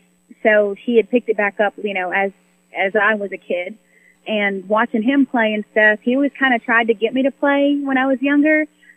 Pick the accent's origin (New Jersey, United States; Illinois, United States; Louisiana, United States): Illinois, United States; born there; also born or lived in Kentucky; So I was born in Illinois, and shortly after we moved, I think my first birthday was in Kentucky.